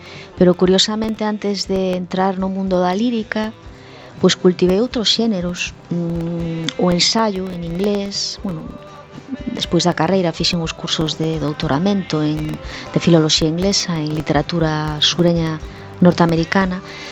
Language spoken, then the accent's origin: Galician; Ourense, Galicia, Spain; also born or lived in Madrid; no xornal La Región da miña terra de Ourense